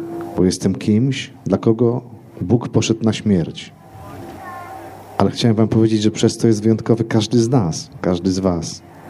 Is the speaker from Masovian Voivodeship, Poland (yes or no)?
no; Siemiatycze, Podlaskie Voivodeship, Poland; A moje rodzinne miasto, Siemiatycze, to tam, gdzie jest obok Grabarka